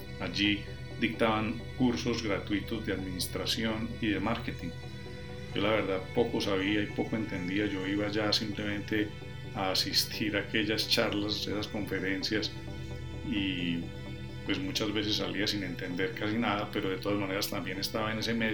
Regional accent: Manizales, Caldas, Colombia; Uno de ellos era mi ciudad natal, que es Manizales

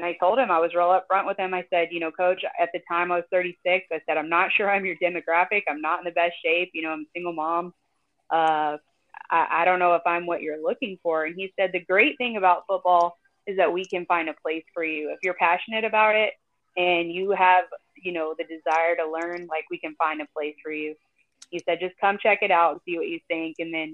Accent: Texas, United States; So I, you know, I grew up in West Texas, in a very rural area.

